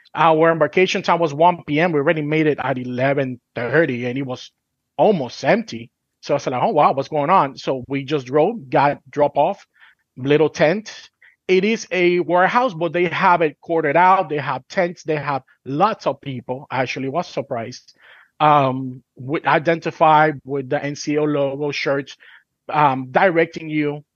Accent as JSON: {"language": "English", "country": "Puerto Rico", "tie": "born or raised there", "said": "We're born and raised in Puerto Rico, so we're Puerto Rican, so we have family."}